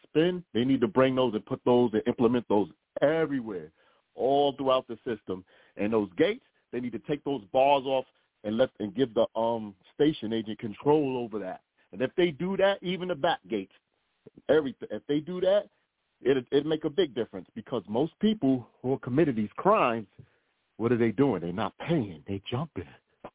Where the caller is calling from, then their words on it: Staten Island, New York, United States; I'm calling from Staten Island.